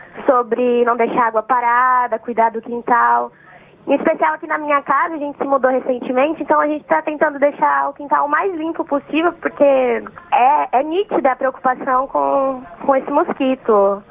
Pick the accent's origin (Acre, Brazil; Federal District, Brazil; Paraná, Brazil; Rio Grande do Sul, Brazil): Paraná, Brazil; Londrina; Eu sou aqui de Londrina, no Paraná.